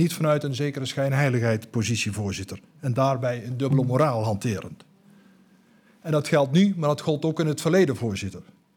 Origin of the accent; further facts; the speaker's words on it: Netherlands; Als Nederlander en volksvertegenwoordiger heb ik voldoende aan wetgeving welke hiervoor in Nederland geldt.